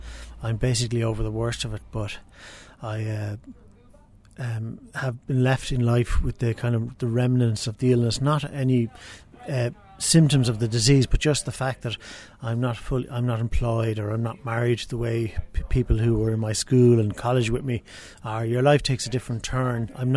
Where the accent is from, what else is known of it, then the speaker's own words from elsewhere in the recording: Dublin, Leinster, Ireland; My earliest memories were growing up in Hainault Road in Foxrock.